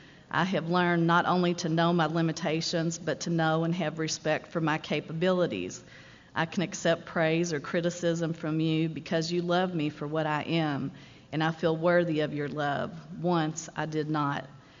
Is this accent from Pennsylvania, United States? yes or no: no; Louisville, Kentucky, United States; When I was growing up in Louisville, both my parents were adult children of alcoholics, I've learned.